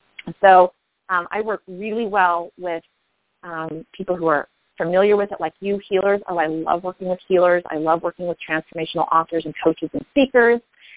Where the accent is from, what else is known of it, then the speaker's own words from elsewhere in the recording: United States; because I'm an American and I speak one language besides energy